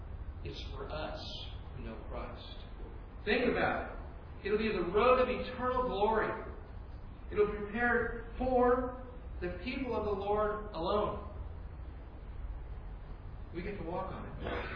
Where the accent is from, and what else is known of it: California, United States; born or raised there